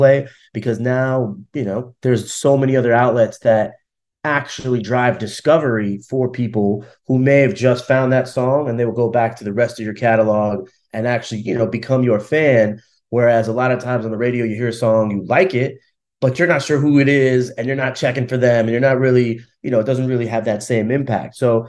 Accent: Russia; English is a second language; now in United States; I'm from Russia. I came to America, and I remember in math class, they gave us these math books, and in the back of the book was the answers.

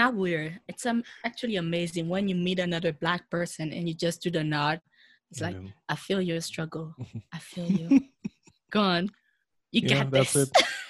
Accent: Benin; when people ask me where I'm from, I will say I'm from the Republic of Benin in West Africa.

